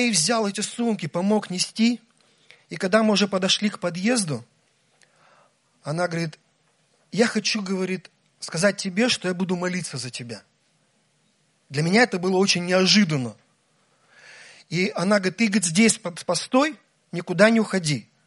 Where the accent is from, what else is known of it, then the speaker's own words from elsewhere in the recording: Almaty, Kazakhstan; Я из Алматы, Казахстан.